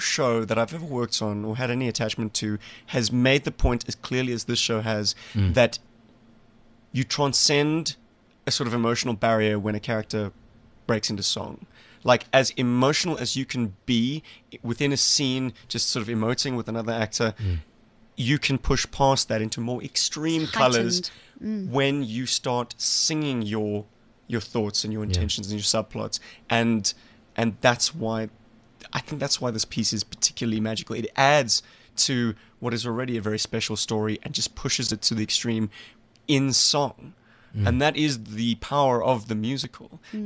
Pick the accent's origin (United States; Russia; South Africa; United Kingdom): South Africa; Cape Town, Western Cape; Uh-huh. My hometown, baby.